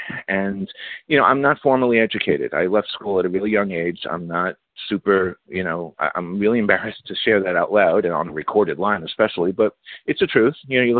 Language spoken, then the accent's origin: English; New York City, New York, United States; I grew up in the Bronx, and I was bullied, and I was fat, white, and Jewish, and got out of the public school system, went into the religious school system